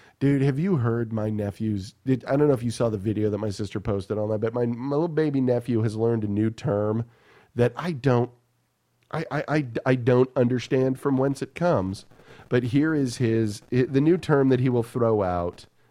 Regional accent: Austin, Texas, United States; I'm from Austin, right?

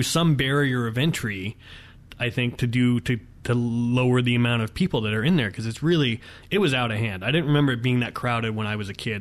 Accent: Anaheim, California, United States; also born or lived in Fullerton; And I grew up in Anaheim. I could see the Disneyland fireworks from my bedroom window. You know, I lived in Fullerton.

